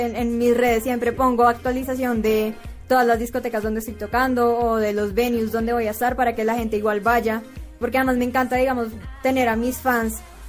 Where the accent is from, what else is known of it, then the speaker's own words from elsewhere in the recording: Bogotá, Colombia; born there; mi familia es santanderiana. O sea, claro, yo nací en Bogotá, pero, sí, toda mi familia es de allá